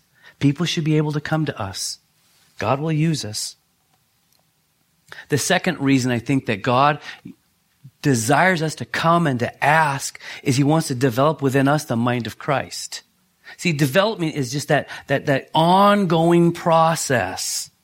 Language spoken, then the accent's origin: English; United States; I'm an American. I want it. I want it now.